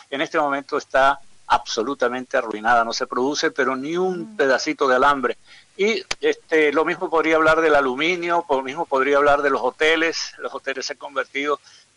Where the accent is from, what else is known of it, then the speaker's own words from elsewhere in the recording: Venezuela; Efectivamente, esa es otra de las características de lo que sucede en mi país. Lamentablemente, me duele reportar cosas como estas. Pero en Venezuela la censura a los medios de comunicación social es otra constante